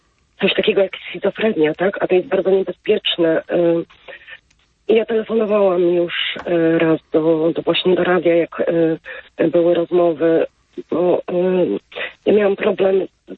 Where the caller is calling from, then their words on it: Słupsk, Pomeranian Voivodeship, Poland; jestem ze Słupska i telefonuję